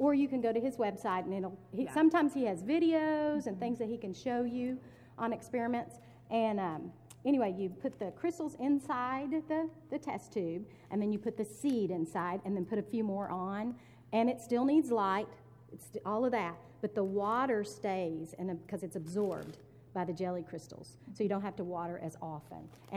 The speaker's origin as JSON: {"language": "English", "region": "Texas", "country": "United States", "said": "I'm from Texas."}